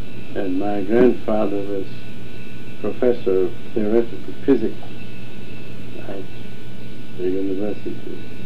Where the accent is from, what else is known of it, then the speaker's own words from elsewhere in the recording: Trieste, Friuli-Venezia Giulia, Italy; And I grew up in Trieste and went to school there until I went to Prague to study medicine.